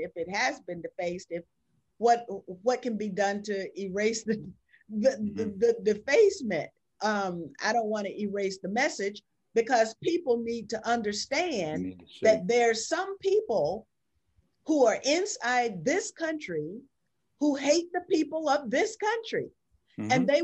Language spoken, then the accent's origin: English; Georgia, United States; I want that narrative to become a part of the narrative of my home state of Georgia.